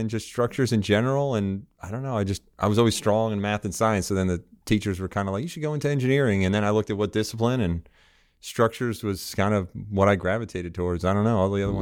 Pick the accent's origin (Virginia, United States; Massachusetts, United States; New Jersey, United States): New Jersey, United States; So I was from New Jersey.